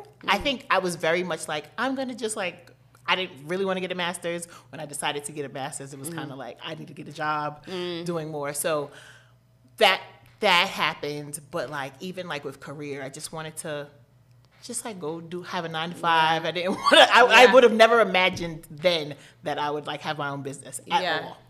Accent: New York City, New York, United States; I'm a licensed clinical social worker. I'm from New York City

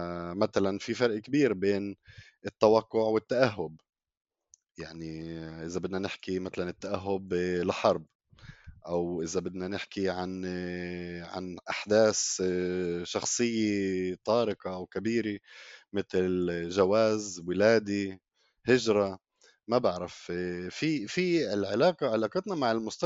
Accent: Palestine; نفس الشيء بالنسبة ل هالقد كتير أوجه اجتماعية لحياتنا كفلسطينيين

